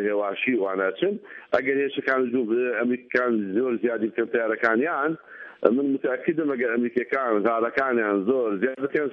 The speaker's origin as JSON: {"language": "Arabic", "town": "Ramadi", "region": "Al Anbar", "country": "Iraq", "said": "أنا مثلا من الرمادي"}